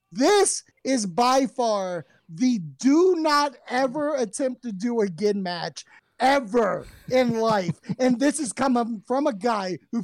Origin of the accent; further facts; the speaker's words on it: Minnesota, United States; I'm from Minnesota, pal.